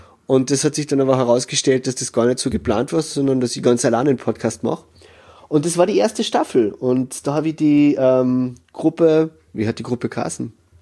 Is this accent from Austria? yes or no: yes; Carinthia, Austria; now in Vienna, Austria; Und ich bin 36 Jahre alt und ich bin Kärntner, der in Wien als Sonderschullehrer arbeitet.